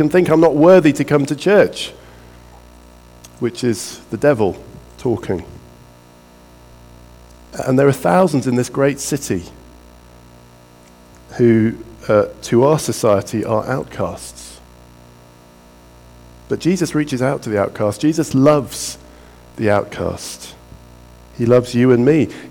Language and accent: English; West Midlands, United Kingdom; I grew up near the Malvern Hills, and I love the Malvern Hills